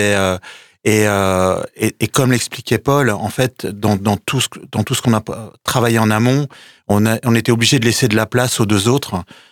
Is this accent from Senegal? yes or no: no; Paris, Île-de-France, France; Alors, je suis parisien, à la base.